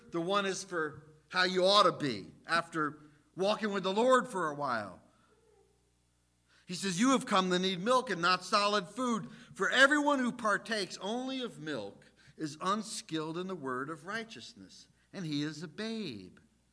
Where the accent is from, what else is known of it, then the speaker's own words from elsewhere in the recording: New Jersey, United States; Reminds me of something from growing up in Jersey. It was called Pop Warner football.